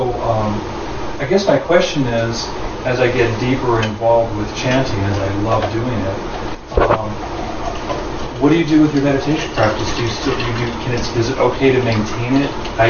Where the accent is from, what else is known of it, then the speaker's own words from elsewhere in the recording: Los Angeles, California, United States; So that was why I was raised in Los Angeles.